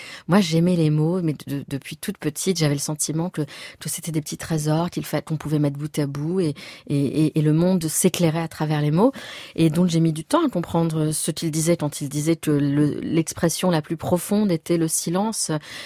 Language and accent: French; Nice, Provence-Alpes-Côte d'Azur, France; je suis née à Nice, j'ai grandi à quelques mètres de la promenade des Anglais